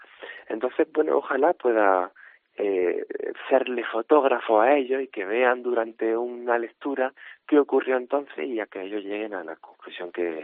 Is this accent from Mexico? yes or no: no; Andalusia, Spain; yo como jienense, uh-huh, me siento bastante manchego y también un poco extremeño.